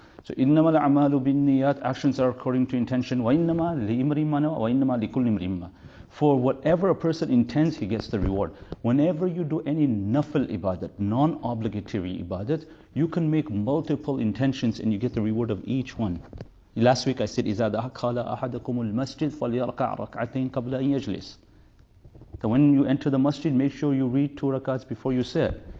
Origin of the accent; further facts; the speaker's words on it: England, United Kingdom; who I grew up with in England